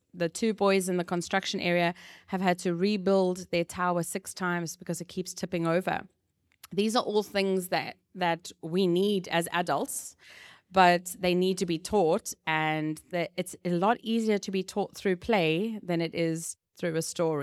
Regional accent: South Africa; I'm actually from South Africa

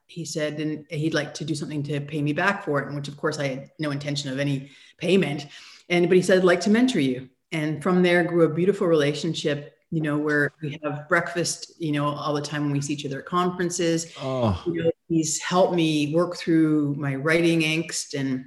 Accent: Canada; born there

